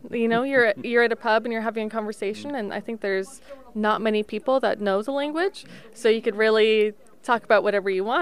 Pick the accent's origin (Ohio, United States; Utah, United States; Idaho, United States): Idaho, United States; Boise; so I'm from the States, Boise, Idaho.